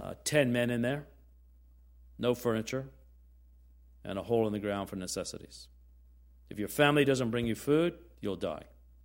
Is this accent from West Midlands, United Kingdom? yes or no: yes; Birmingham, West Midlands, United Kingdom; My earliest memories, I grew up in Birmingham in England, is living on a row house, a series of row houses.